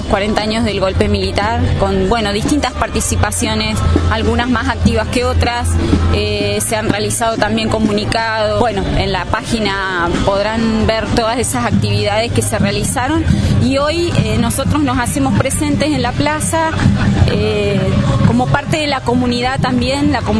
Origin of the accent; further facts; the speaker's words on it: Argentina; nos une hoy en la plaza y nos une como pueblo argentino